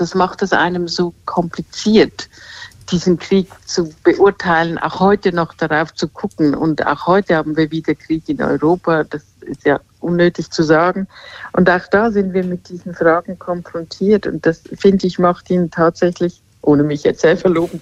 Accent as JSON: {"language": "German", "country": "Switzerland", "lives_now": "Germany", "said": "ich bin ja Schweizerin, aber ich lebe in Deutschland, mein Mann und meine Kinder sind Deutsche."}